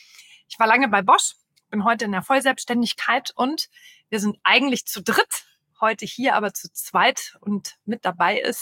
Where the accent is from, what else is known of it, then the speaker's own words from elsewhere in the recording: Nuremberg, Bavaria, Germany; born there; now in Hamburg, Germany; Ich bin 44, gebürtige Nürnbergerin, bin aber jetzt aus dem schönen Hamburg angereist, wo ich seit 3 Jahren lebe.